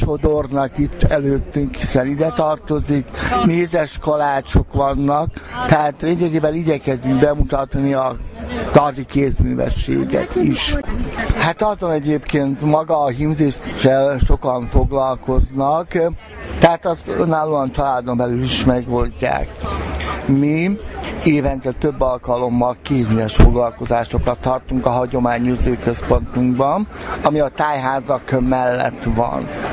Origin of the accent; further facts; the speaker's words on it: Tard, Heves, Hungary; Tardról jöttünk